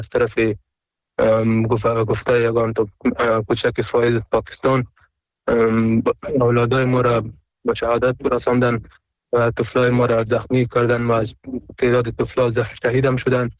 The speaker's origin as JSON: {"language": "Persian", "country": "Afghanistan", "said": "کل افغان هستیم، چی اون پشتون هستیم ما هم پشتون هستیم"}